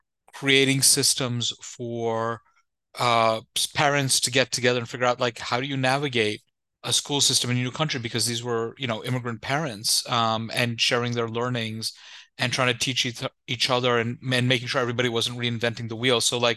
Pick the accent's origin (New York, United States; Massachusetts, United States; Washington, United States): New York, United States; Queens; also born or lived in Long Island; I travel with a little bit of soil of New York with me when I travel, so I can sleep properly. I grew up in Queens and moved to Long Island.